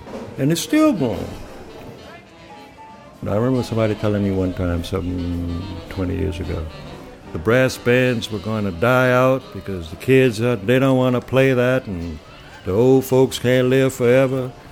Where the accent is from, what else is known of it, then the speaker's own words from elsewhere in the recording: New Orleans, Louisiana, United States; Born and raised in New Orleans. I've been a musician most of my life.